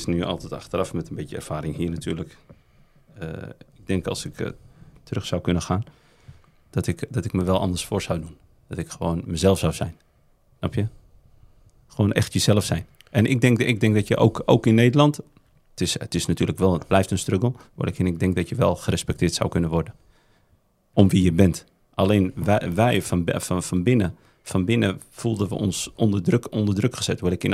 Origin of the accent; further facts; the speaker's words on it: Morocco; maar ik ben ook een Marokkaan. En er is niks mis met een Marokkaan zijn.